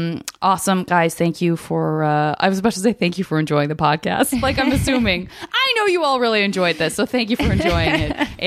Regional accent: Arizona, United States; I'm from Arizona, and I have such a fierce love for, like, the Four Corner states

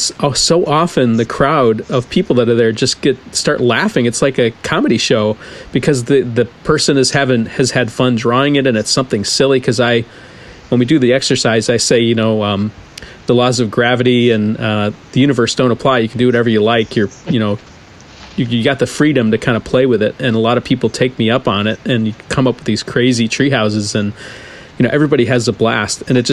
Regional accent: Midwest, United States; being a Midwesterner, you got to pull in the practical stuff.

